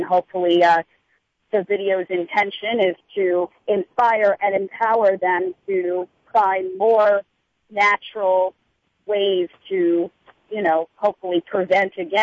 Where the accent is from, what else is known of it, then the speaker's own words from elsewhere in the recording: New Jersey, United States; I do host the first holistic lifestyle television show on Public Access in my home state of Old Sweet, New Jersey.